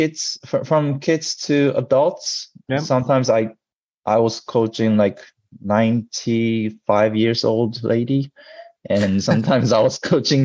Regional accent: Tokyo, Japan; also born or lived in United States; I was born and raised in Tokyo. And I went to the college in the United States.

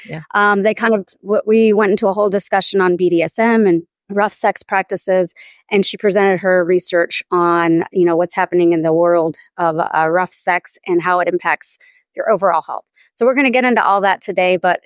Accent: the South, United States; Like I grew up in the South and my parents were immigrants

